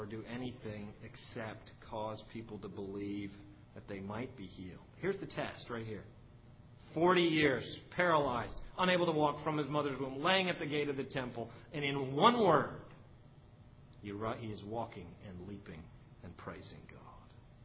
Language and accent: English; Canada; some of you know I'm a Canadian